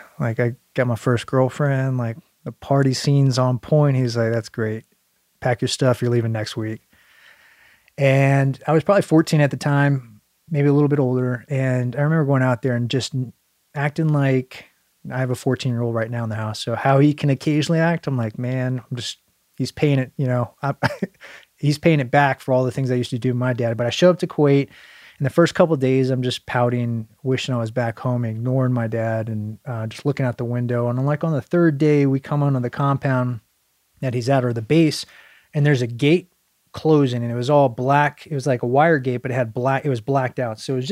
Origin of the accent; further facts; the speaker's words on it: Fort Campbell, Kentucky, United States; So Fort Campbell, Kentucky. So I grew up in Fort Campbell, I would say.